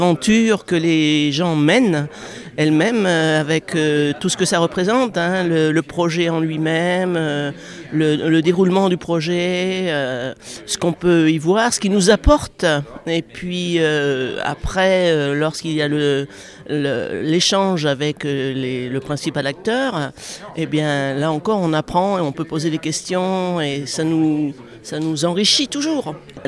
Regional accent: Saintes, Nouvelle-Aquitaine, France; De Saintes, en Charente-Maritime.

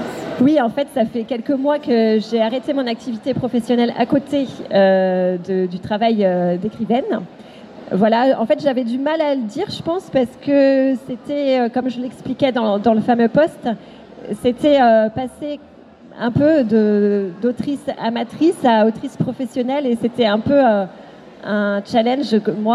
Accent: Fontenay-le-Comte, Pays de la Loire, France; je suis à Fontenay-le-Comte, là d'où je viens.

